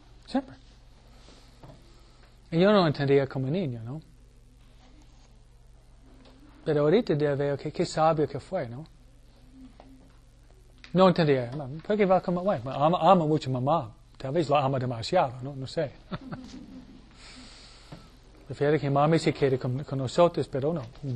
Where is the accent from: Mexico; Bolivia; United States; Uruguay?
United States; New York; mi papá a veces viajaba a Chicago, Detroit, somos de Nueva York, ¿no?